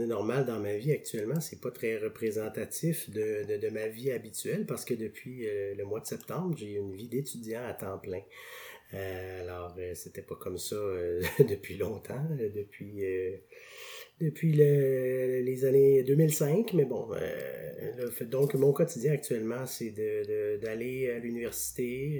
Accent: Quebec, Canada; also born or lived in Chicoutimi; je suis né sur la rive sud de Montréal. Puis quand j'étais très jeune, mon père travaillait pour Bell Canada. Et puis notre famille s'est promenée beaucoup. Donc on a habité à différents endroits, là, à Québec

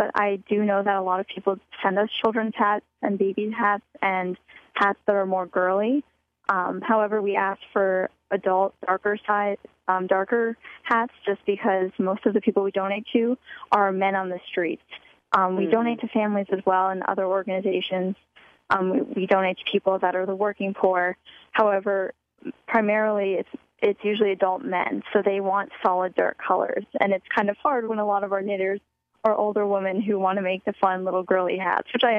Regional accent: Morristown, New Jersey, United States; I'm from Morristown, New Jersey, and there is a homeless population, so I was always aware of the issues of homelessness.

